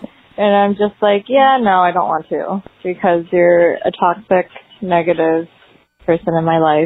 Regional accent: San Diego, California, United States; I'm from San Diego. Still listen to you guys.

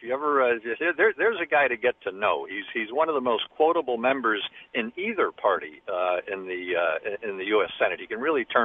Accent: Connecticut, United States; I'm from Connecticut, so maybe those two resonate a little more than, say, Joe Manchin from West Virginia.

